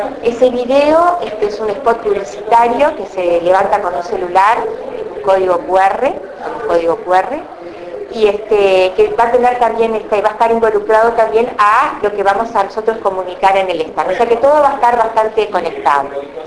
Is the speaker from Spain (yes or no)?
no; Uruguay; Hoy seguimos luchando con eso de Uruguay, somos 3 millones de habitantes, imagínense, somos un barrio de San Pablo